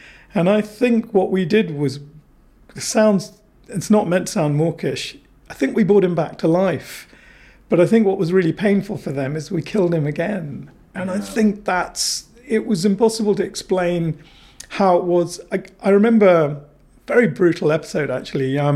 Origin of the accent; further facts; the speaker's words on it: United Kingdom; growing up in Britain in the 70s and 80s